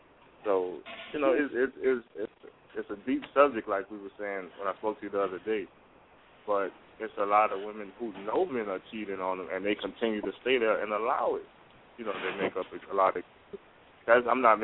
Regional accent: New Orleans, Louisiana, United States; I'm from New Orleans, Louisiana, and I'm honored that you asked me to be on this panel

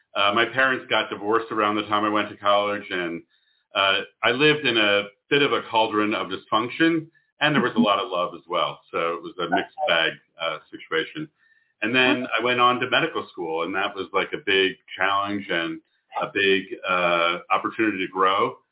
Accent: Philadelphia, Pennsylvania, United States; born there; I was born in Philadelphia. My parents owned a hoagie shop or a sandwich shop.

